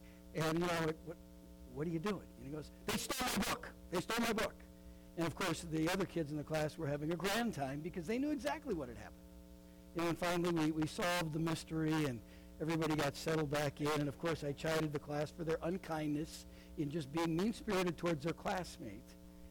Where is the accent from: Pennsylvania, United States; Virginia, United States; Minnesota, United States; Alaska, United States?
Minnesota, United States; But I grew up in Minnesota, you know, not far from South Dakota